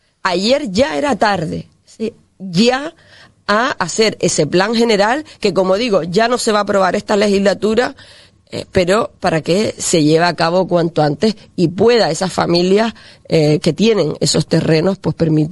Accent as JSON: {"language": "Spanish", "town": "Tuineje", "region": "Canary Islands", "country": "Spain", "said": "soy del municipio de Tuineje, eso no se puede ocultar."}